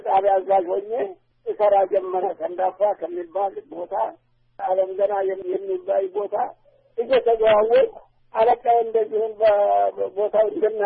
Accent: Bulga, Amhara, Ethiopia; born there; የተወለድኩት ስላሴ ይባላል ቡልጋ 1900 አስር ዓመተ ምህረት ነው የተወለድኩት።

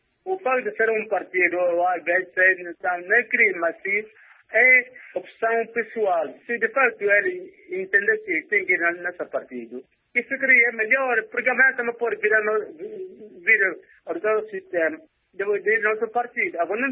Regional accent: Angola; Mas sim, devia ter tratar o problema no geral, como angolanos.

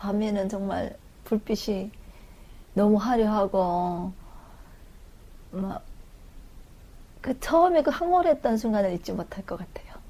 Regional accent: Ryanggang, North Korea; now in Seoul, South Korea

